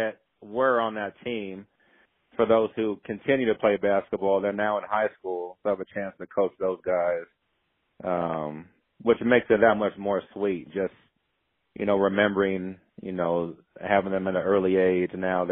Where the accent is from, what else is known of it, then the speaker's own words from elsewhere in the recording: San Jose, California, United States; I grew up in San Jose, California. Had a chance to play high school basketball. Had a chance to play junior college basketball back home